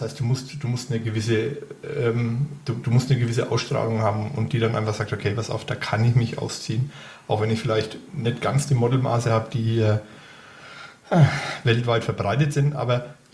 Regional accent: Bavaria, Germany; now in Upper Franconia, Germany; ich bin Unterfranke und bin jetzt hier natürlich auch in Oberfranken.

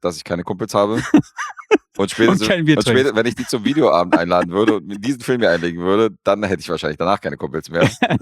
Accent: Berlin, Germany; weil ich bin am Wedding groß geworden, insofern mit vielen türkischen Kumpels und so groß geworden, aufgewachsen und so.

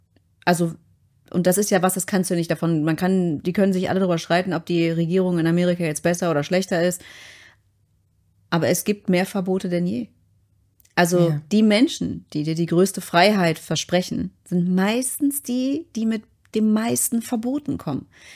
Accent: Saxony, Germany; Ich komme aus der Nähe von Chemnitz.

